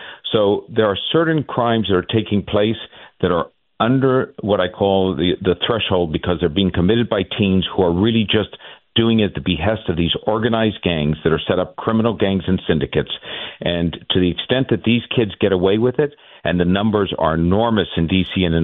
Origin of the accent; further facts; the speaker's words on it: San Francisco, California, United States; also born or lived in New York City; called home for 25 years for a long time in New York City. Mm-hmm. It became the way to do business in my hometown of San Francisco.